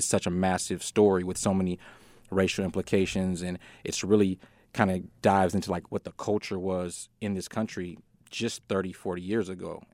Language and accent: English; California, United States; I'm 10 years older than Payne. I'm from California. I was 2 years old when this was happening.